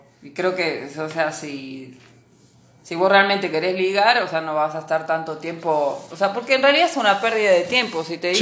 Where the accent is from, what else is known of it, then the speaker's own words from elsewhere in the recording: Argentina; no soy todas las argentinas, soy una nomás.